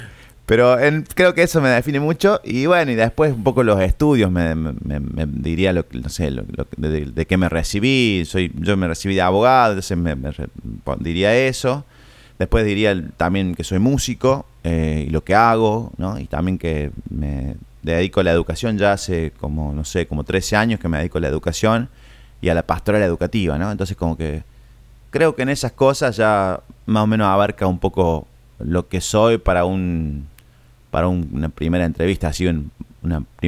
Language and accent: Spanish; Villa Dolores, Córdoba, Argentina; a mí me define mucho de dónde vengo. Soy cordobés, de Villa Dolores, de una familia, del hijo de Guillermo y la Beatriz